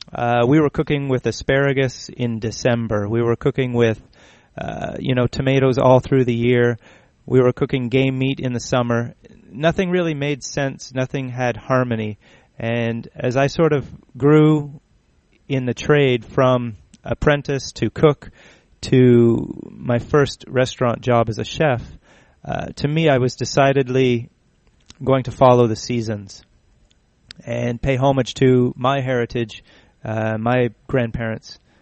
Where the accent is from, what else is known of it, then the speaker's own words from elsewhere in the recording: Niagara, Ontario, Canada; moved away as an adult; now in Toronto, Canada; I'm a native Canadian from Niagara. I grew up in Niagara and moved to Toronto when I was 18 as I started my formal cooking apprenticeship.